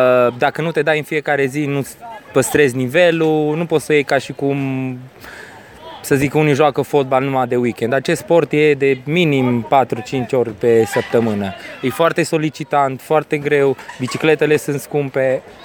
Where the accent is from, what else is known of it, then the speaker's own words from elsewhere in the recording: Bistrița, Bistrița-Năsăud, Romania; sunt din Bistrița. Fac acest sport de 15 ani. Am 34 de ani.